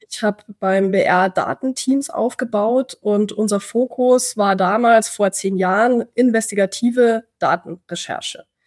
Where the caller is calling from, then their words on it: Munich, Bavaria, Germany; aus München heute.